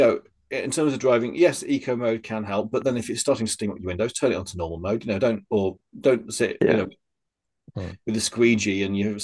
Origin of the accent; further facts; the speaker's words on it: Yorkshire and the Humber, United Kingdom; Sometimes as a Yorkshireman, I do like to save money.